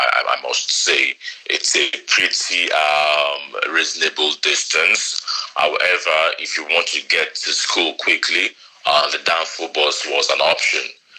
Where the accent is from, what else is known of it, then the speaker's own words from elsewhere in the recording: Lagos, Nigeria; so growing up in Lagos for me has been an experience of becoming a better person